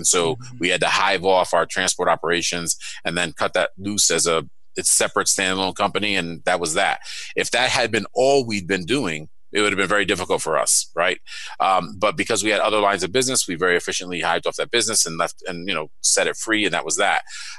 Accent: New York City, New York, United States; I'm from Brooklyn and Queens in New York City, so that's ground zero for every kind of bad drug event you can have.

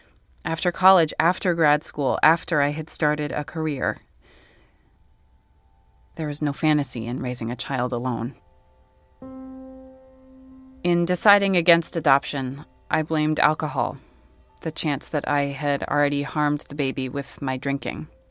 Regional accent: Kentucky, United States; having just driven up from a concert in Kentucky, my home state.

